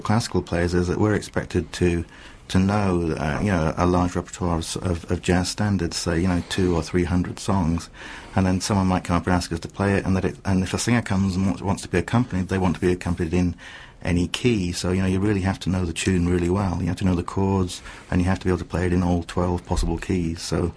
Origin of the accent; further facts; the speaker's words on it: York, Yorkshire and the Humber, United Kingdom; I was just lucky because I grew up in Yorkshire, in York